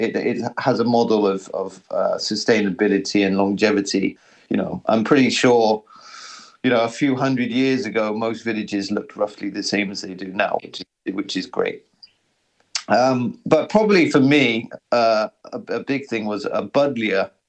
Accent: South West England, United Kingdom; I'm English, British, and I grew up in the Cotswolds, which is a really stunning part of West England. Very old school, you know, it's 600-700-year-old houses on every street.

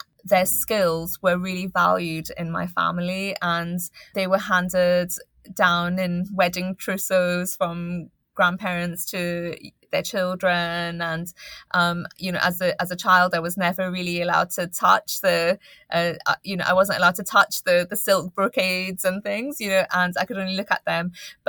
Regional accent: Scotland, United Kingdom; I'm Scottish

